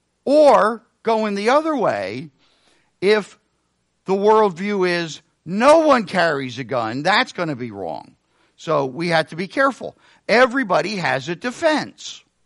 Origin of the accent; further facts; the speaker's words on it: Reading, Pennsylvania, United States; I grew up in Reading, Pennsylvania.